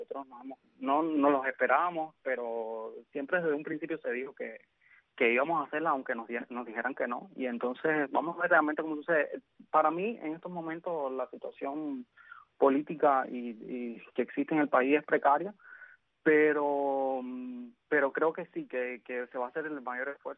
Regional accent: Cuba; como cubanos dignos y soberanos.

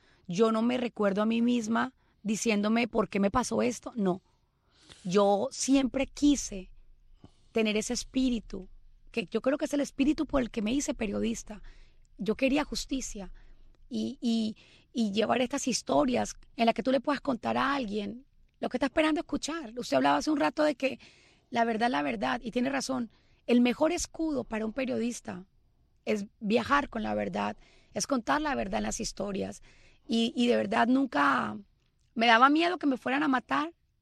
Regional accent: Colombia; moved away as an adult; now in United States; Yo tuve que salir de Colombia porque la guerrilla amenazó con poner una bomba en el noticiero para el que yo trabajaba.

